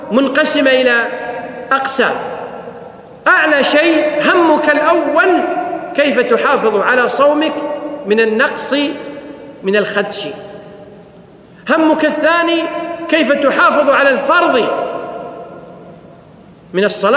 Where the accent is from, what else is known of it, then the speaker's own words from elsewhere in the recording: Kuwait; عندنا في الكويت